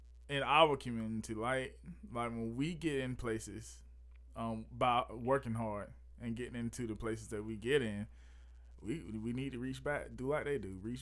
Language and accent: English; Batesburg-Leesville, South Carolina, United States; That's why I said I'm from Batesburg, Leesville, South Carolina.